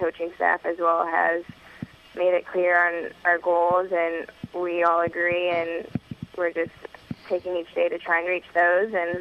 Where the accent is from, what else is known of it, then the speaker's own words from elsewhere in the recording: Akron, Ohio, United States; born there; I was born in Akron.